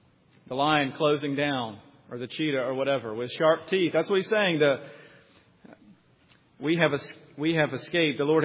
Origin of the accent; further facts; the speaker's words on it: Mississippi, United States; We come from Mississippi and have family on the coast of Mississippi, and or who've lived on the coast of Mississippi.